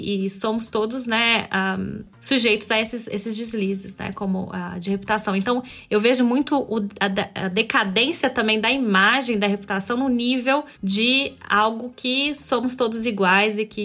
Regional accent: Minas Gerais, Brazil; Eu sou mineira. Eu cresci ouvindo essa questão, né?

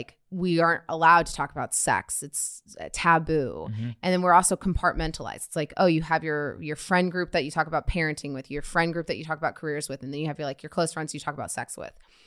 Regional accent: Midwest, United States; So I grew up in the Midwest, small town.

